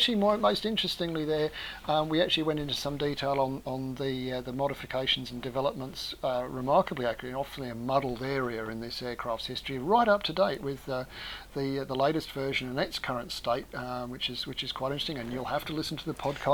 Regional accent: Australia; as an Australian, I often feel very at home in New Zealand.

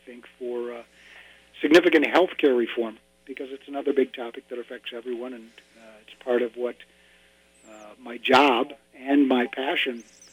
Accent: Minneapolis, Minnesota, United States; I grew up in South Minneapolis. I'm a graduate of Central High School, class of 69.

